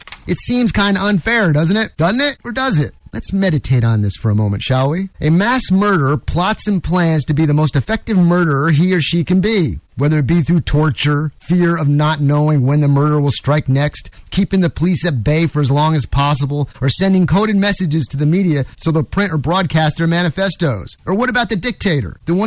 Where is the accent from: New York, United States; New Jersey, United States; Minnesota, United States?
New York, United States; Now, I'm originally from New York. Don't hold it against me. I talk fast